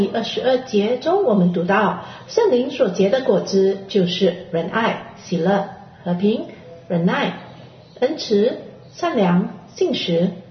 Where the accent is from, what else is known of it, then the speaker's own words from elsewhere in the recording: Netherlands; 我在荷兰出生，在那里当地，当我小的时候，当地的人他们都认为在去教会都要穿着素黑色严肃的衣服